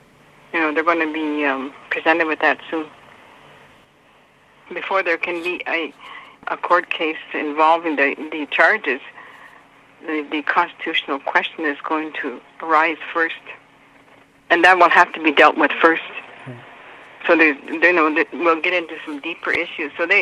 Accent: Bear Island, Ontario, Canada; I come from Bear Island, Lake Tomogamy

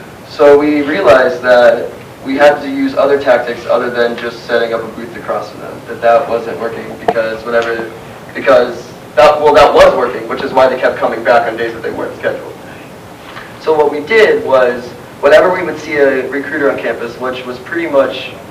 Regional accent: Chicago, Illinois, United States; I'm from Chicago.

